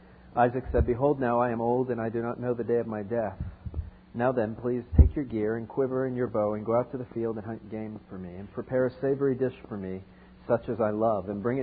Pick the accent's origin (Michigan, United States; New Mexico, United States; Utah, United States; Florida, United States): Florida, United States; I'm from South Florida. I used to surf growing up, believe it or not.